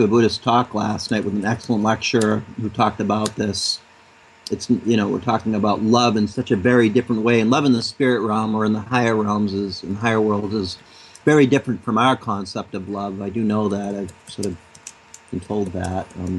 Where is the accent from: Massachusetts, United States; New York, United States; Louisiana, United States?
Massachusetts, United States; Boston; Out of Boston, my hometown, my home city, show's doing really well.